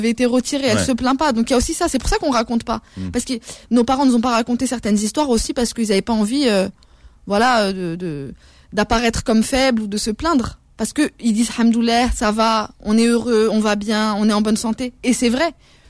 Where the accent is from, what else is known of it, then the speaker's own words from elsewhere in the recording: France; Quand je pense à mes parents, c'était des sujets coloniaux. Et moi, je suis une citoyenne française